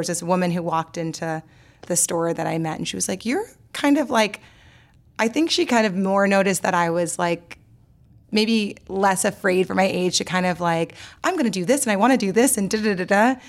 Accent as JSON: {"language": "English", "town": "New Orleans", "region": "Louisiana", "country": "United States", "tie": "born or raised there", "said": "So I grew up in New Orleans"}